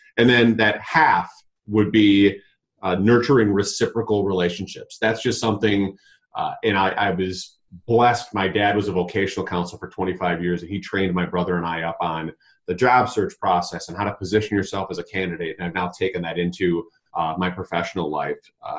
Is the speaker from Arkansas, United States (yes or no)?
no; St. Paul, Minnesota, United States; So I'm from St. Paul, Minnesota, originally, and went to the University of Wisconsin-Madison.